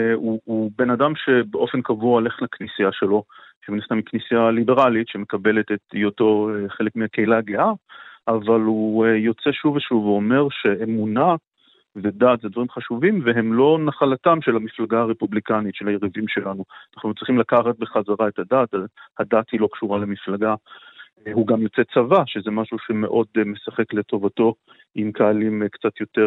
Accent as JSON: {"language": "Hebrew", "town": "South Bend", "region": "Indiana", "country": "United States", "tie": "born or raised there", "lives_now": "Israel", "said": "גדלנו באותה עיר קטנה, סאוף בנד אינדיאנה, אנחנו בני אותה שכבה, שנינו בני 38"}